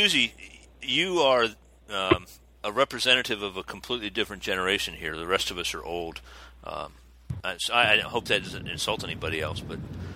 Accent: Florida, United States; also born or lived in Charleston, United States; I grew up in South Florida, went through several hurricanes as a young person.

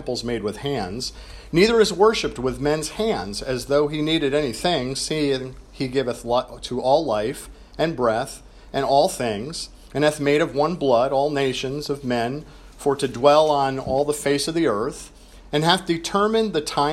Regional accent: New York, United States; I grew up in New York, and by the way, for the record, there is a lot more in New York other than just New York City. Okay, so if you go north, I grew up in the Catskills

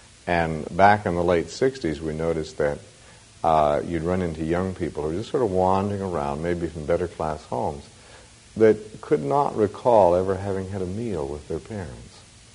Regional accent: California, United States; Now, when I say that as a Californian.

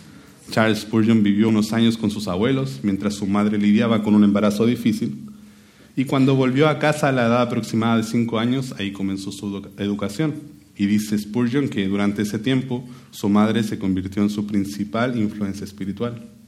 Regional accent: Chile; yo tengo 29 años, soy chileno, así que si a veces hablo rápido, si no se me entiende, está bien

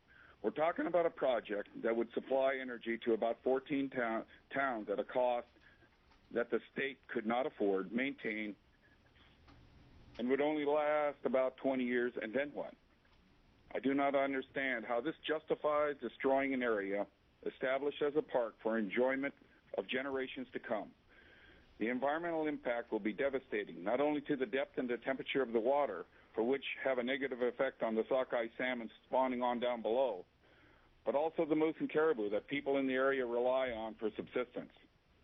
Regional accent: Bethel, Alaska, United States; from Bethel, Alaska. I'm born and raised in the Kuskokwim region

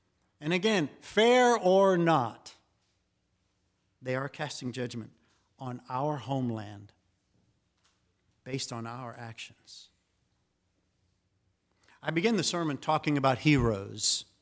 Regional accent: Texas, United States; I remember going to Spain as a young man and having people walk up to me and say, find out that I was from Texas.

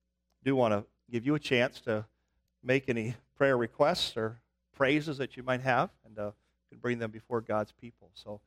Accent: Sheldon, Iowa, United States; When I was growing up in Sheldon, Iowa

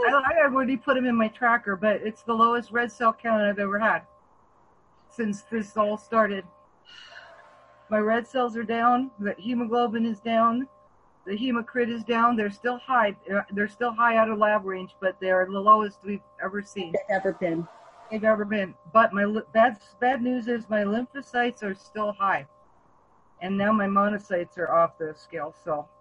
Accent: Hawaii, United States; born there; now in Idaho, United States; I was born in Hawaii. Maybe that's my problem. I need to go home.

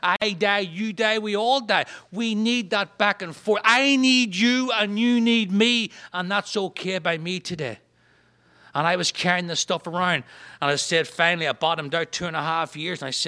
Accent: Northern Ireland, United Kingdom; I grew up in Northern Ireland, as I said, during the Troubles.

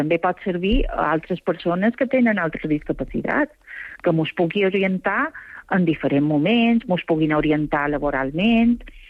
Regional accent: Balearic Islands, Spain; jo me vaig criar un poble, jo som de Soia.

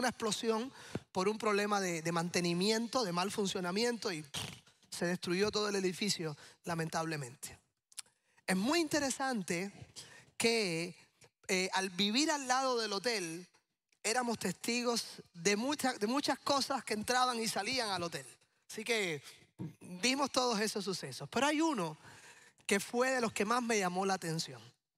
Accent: Havana, Cuba; moved away; soy originalmente de Cuba. Nací en La Habana y los últimos 8 años antes de venir aquí en el 2019, mi familia y yo vivimos a una cuadra de uno de los lugares más céntricos de la capital, de La Habana, que es el Capitolio.

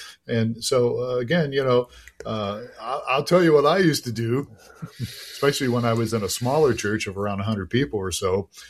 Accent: Ohio, United States; We grew up in Ohio. We did stuff like that.

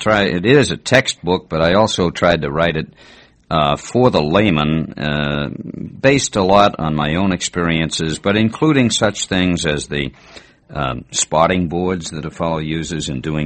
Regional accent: North Quincy, Massachusetts, United States; I grew up in North Quincy, Massachusetts, which is just outside of Boston. It's only 8 miles from Fenway Park.

